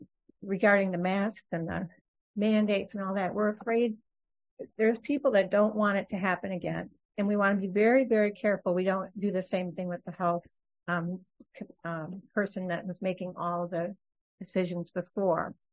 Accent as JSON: {"language": "English", "town": "Bear Creek Township", "country": "United States", "said": "I'm from Bear Creek Township."}